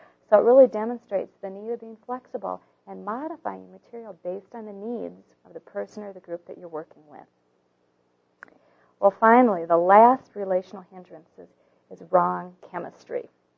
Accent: Minneapolis, Minnesota, United States; Now, as many of you know, since we're both from Minneapolis, the Twins were the world champions.

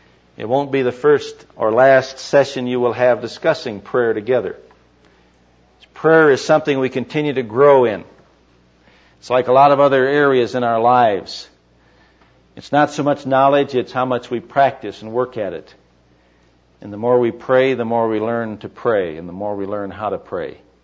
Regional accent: Michigan, United States; I'm originally from Michigan, by the way

